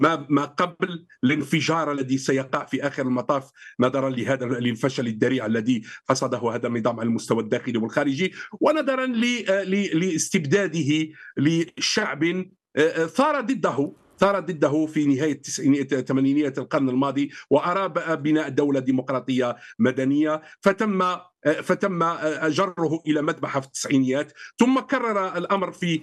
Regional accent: Algeria; ما عادش عندنا في الجزائر الآن صحافة تنتقد

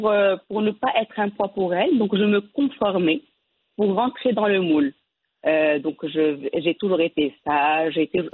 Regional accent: Tangier, Tanger-Tetouan-Al Hoceima, Morocco; En fait, moi, je suis née à Tanger, j'ai grandi à Tanger, j'ai eu mon bac ES au lycée Regnault.

